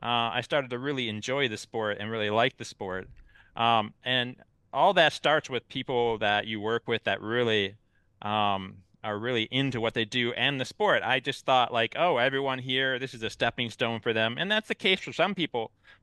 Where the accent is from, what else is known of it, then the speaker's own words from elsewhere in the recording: Wisconsin, United States; also born or lived in Colorado; I left Colorado, went back to Wisconsin, my hometown.